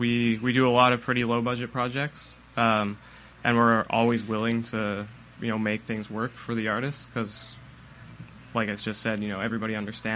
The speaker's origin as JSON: {"language": "English", "town": "White Rock", "region": "British Columbia", "country": "Canada", "tie": "born or raised there", "said": "I was living like by myself basically in the home that my sister and I grew up in White Rock."}